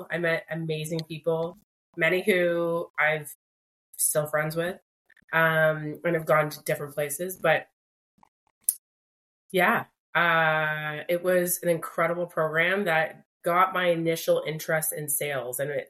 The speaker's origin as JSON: {"language": "English", "town": "London", "region": "Ontario", "country": "Canada", "tie": "born or raised there", "said": "it was back in my hometown in London, Ontario."}